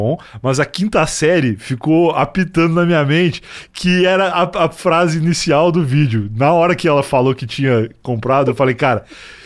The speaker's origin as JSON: {"language": "Portuguese", "town": "Rio Grande", "region": "Rio Grande do Sul", "country": "Brazil", "tie": "born there", "said": "esse produto ele é feito em Pelotas, que é a cidade muito próxima da cidade onde eu nasci, né? Que é Rio Grande"}